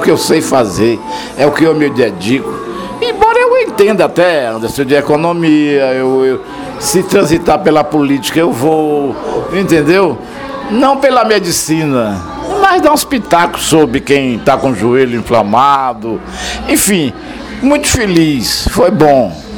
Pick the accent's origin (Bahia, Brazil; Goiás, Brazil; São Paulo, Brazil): Bahia, Brazil; Salvador; moved away as an adult; also born or lived in Mucugê; Eu tenho a minha origem em Mucugê, na Chapada, e com 2 meses eu retornei para Salvador. Retornei, quer dizer, minha família retornou, indo eu de colo ainda, pequenininho, né, 2 meses de nascido